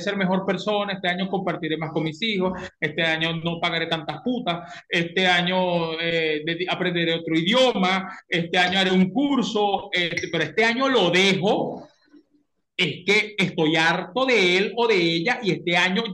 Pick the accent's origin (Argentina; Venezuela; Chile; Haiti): Venezuela; porque yo soy de Venezuela